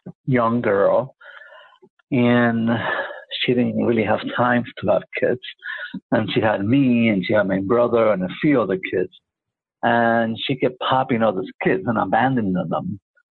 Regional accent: Santurce, Puerto Rico; born there; I was born in Puerto Rico, in Santurce, Puerto Rico.

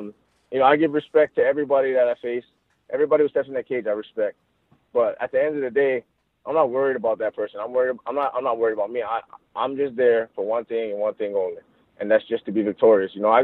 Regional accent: Hawaii, United States; now in Kansas, United States; growing up in Hawaii, you know, we live on an island. And, you know, you can drive around to Hawaii in about like 2 hours without traffic.

